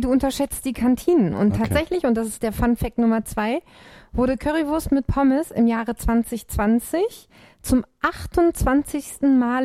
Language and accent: German; Lower Saxony, Germany; born there; ich komme ja aus dem VW-Land, ne? Also bin ja nur ein paar Kilometer von Wolfsburg entfernt geboren.